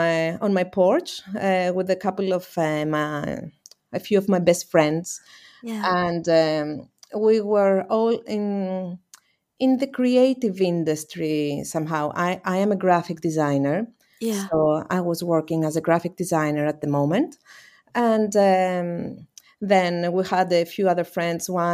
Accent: Greece; I am from Greece

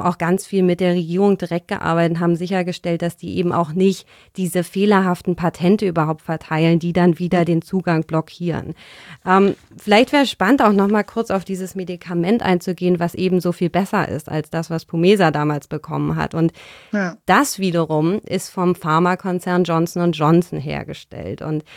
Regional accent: Berlin, Germany; bin ich in Berlin aufgewachsen

